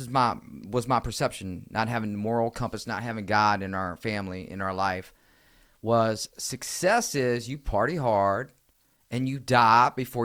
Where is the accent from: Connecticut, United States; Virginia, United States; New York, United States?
Virginia, United States; Richmond; moved away as an adult; I needed to move away from my home state, Richmond, Virginia, all right?